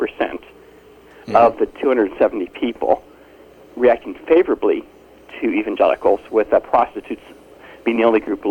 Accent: California, United States; I grew up in California, not Wisconsin, but...

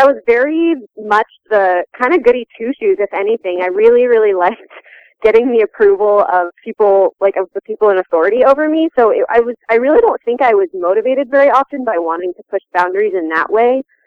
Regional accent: Manila, Metro Manila, Philippines; Yeah, so I moved to Manila, Philippines, with my parents when I turned about 3 years old, and they were moving there as missionaries. So I grew up in a really international community

